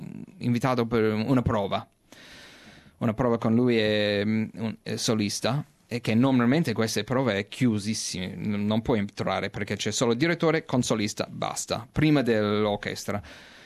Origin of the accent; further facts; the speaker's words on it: Australia; Italian is a second language; scusa per il mio italiano, sono australiano, ma la lingua italiana per me è molto molto molto difficile.